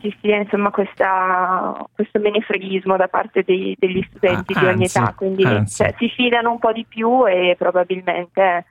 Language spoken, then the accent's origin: Italian; Brescia, Lombardy, Italy; Io sono di Brescia comunque.